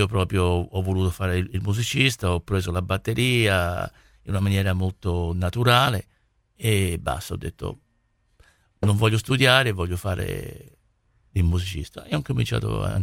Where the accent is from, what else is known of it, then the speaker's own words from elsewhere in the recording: Montreal, Quebec, Canada; also born or lived in Australia; sono cresciuto in Canada, come ho detto, e in Australia, e perciò tutte queste cose di cambiamenti di lingue, prima il francese in Canada, a Montreal, poi l'inglese, siamo stati qui a Roma per un po' di tempo